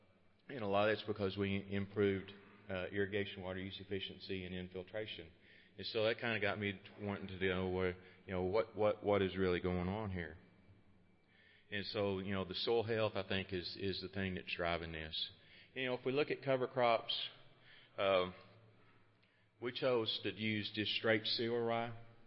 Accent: Texas, United States; As, you know, I grew up outside of Lubbock, and the soils, where I grew up are so much different than they are in Arkansas.

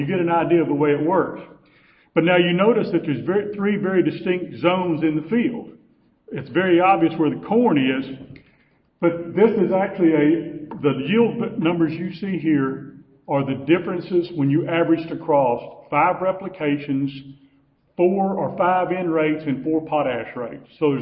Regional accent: Illinois, United States; also born or lived in Kentucky; now in Mississippi, United States; I came to Mississippi from Illinois and out of Kentucky to work on cotton and rice

